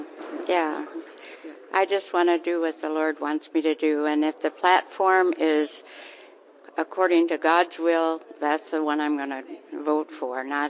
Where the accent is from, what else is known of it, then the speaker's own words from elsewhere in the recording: Diagonal, Iowa, United States; I'm from Diagonal, Iowa, over on the west side.